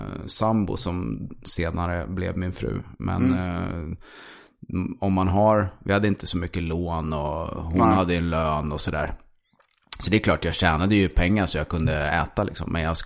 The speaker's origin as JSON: {"language": "Swedish", "town": "Stockholm", "region": "Stockholm County", "country": "Sweden", "tie": "born there", "also_born_or_lived": "here and there", "said": "är född i Stockholm, sen har jag bott här och där. Men jag kom tillbaka till Stockholm 89."}